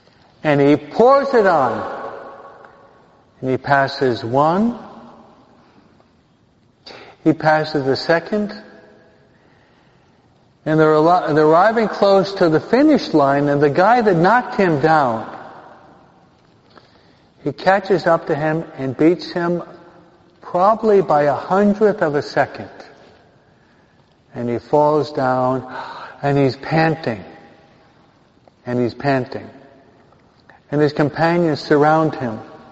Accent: New York, United States; I could have been a skinhead beneath the George Washington Bridge, being a New Yorker and being white.

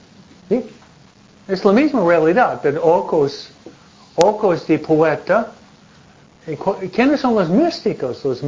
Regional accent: New England, United States; now in California, United States; De donde vengo yo en octubre, noviembre, no existe en California aquí, pero hay follaje donde una hoja en el árbol, cinco colores. No hay mentiras. En Nueva Inglaterra, no.

